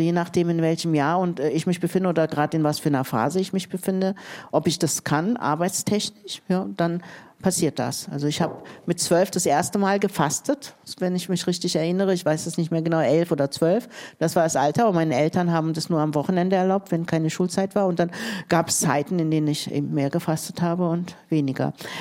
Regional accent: Germany; Also ich habe eine türkische Mutter, einen kurdischen Vater. Ich bin in Deutschland groß geworden, sozialisiert.

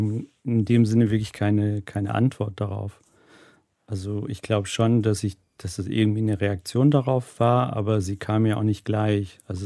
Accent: Dresden, Saxony, Germany; now in Berlin, Germany; wir kommen ja aus Dresden. Es hieß ja damals auch das Tal der Ahnungslosen. Also wir haben ja auch kein Westfernsehen empfangen.

